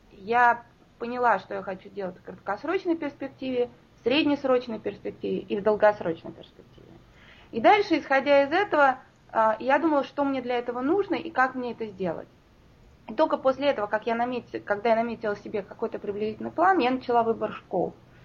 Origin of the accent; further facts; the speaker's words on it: Moscow, Russia; Родилась и выросла в Москве, я из большого города. Я люблю большие города.